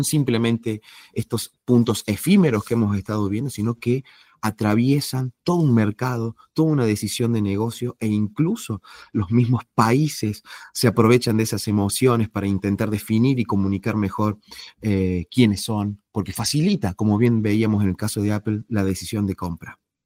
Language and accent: Spanish; Argentina; now in Spain; yo soy de Argentina, estamos en España